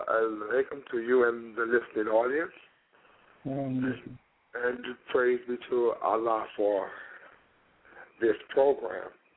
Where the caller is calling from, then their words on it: St. Louis, Missouri, United States; I'm calling from St. Louis, Missouri.